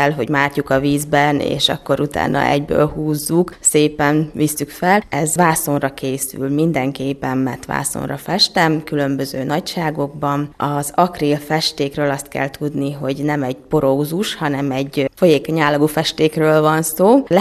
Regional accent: Géberjén, Szabolcs-Szatmár-Bereg, Hungary; now in Tunyogmatolcs, Hungary; én Géberjénben nőttem fel, így nagyon kedves számomra. Én mindig mondom, hogy igaz, Tunyogmatolcson élek, de én géberjéni vagyok.

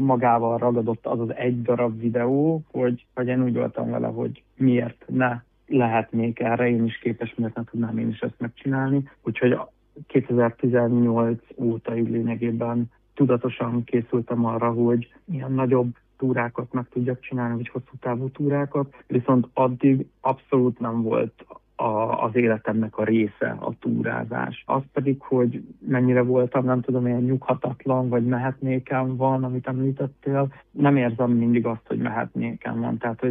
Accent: Békéscsaba, Békés, Hungary; Békés Csabán nőttem fel, ott éltem 18 éves koromig.

